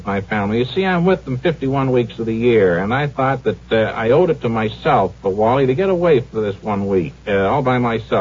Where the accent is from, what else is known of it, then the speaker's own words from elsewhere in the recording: Altoona, Pennsylvania, United States; Altoona, Pennsylvania.